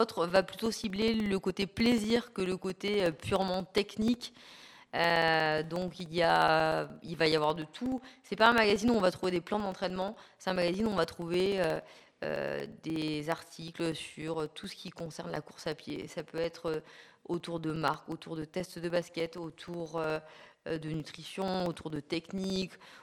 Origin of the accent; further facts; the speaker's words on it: Grenoble, Auvergne-Rhône-Alpes, France; J'ai grandi dans les Alpes, donc j'ai grandi à Grenoble et j'ai fait toutes mes études, toute ma scolarité, on va dire, à Grenoble.